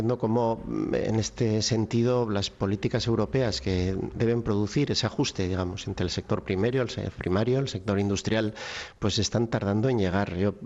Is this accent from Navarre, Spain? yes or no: yes; Navarre, Spain; que le voy a decir como navarro, pero ni con eso acabo